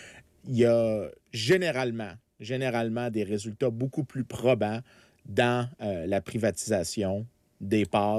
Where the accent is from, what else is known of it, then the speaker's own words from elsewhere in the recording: Quebec, Canada; moi, j'ai grandi sur la rive sud de Montréal.